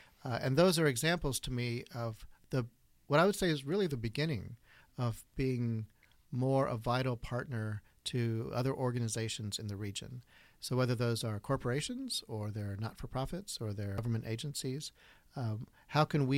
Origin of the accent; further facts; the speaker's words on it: South Carolina, United States; now in Wisconsin, United States; or a town of 25,000 where I grew up in South Carolina.